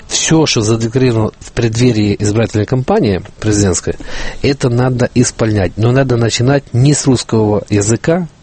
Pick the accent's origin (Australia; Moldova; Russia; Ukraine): Ukraine; Ну, я, соответственно, как избиратель, как украинец, хотел бы, чтобы он побыстрее эту машину запускал.